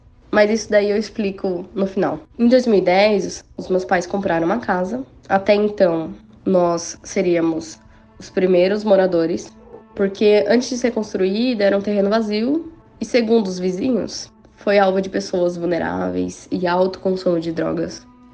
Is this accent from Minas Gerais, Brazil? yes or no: no; São Paulo, Brazil; eu sou de São Paulo, capital.